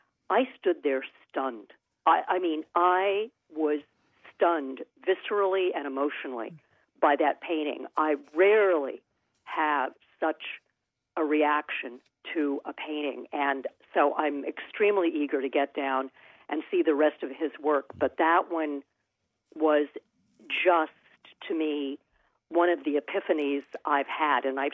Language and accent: English; Oregon, United States; I'm from the Pacific coast of Oregon originally, so the sea is very important to me.